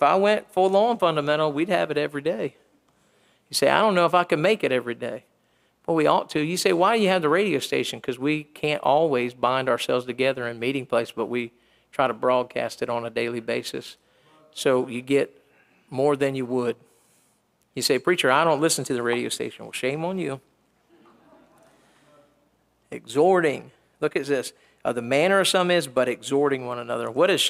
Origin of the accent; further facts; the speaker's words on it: Maryland, United States; Today I talked to my preacher that I grew up under up in Maryland.